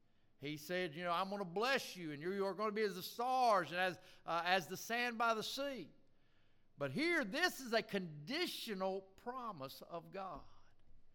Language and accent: English; the South, United States; He's actually from the North. I'm from the South. He talks funny.